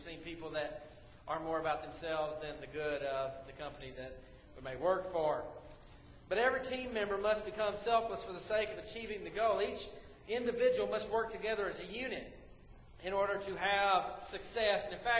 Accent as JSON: {"language": "English", "region": "Mississippi", "country": "United States", "said": "I know I'm from Mississippi, but I can spell."}